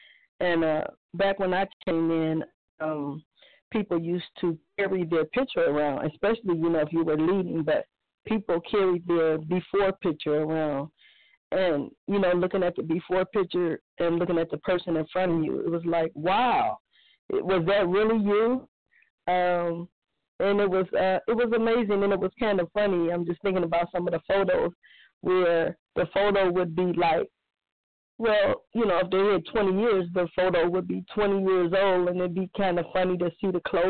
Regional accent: Cleveland, Ohio, United States; I'm from Cleveland, Ohio.

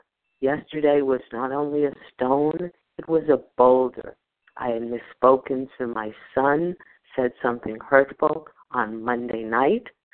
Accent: New Jersey, United States; And I am from New Jersey and a grateful recovering compulsive overeater.

